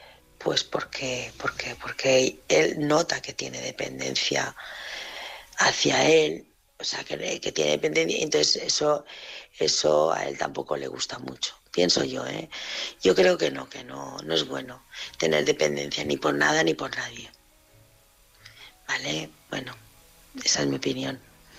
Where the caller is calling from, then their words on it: Barcelona, Catalonia, Spain; de Barcelona y nada, quería decirle